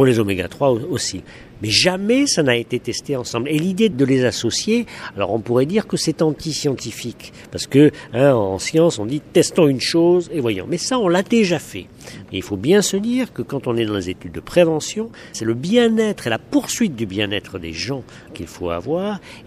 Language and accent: French; France; moi je viens de France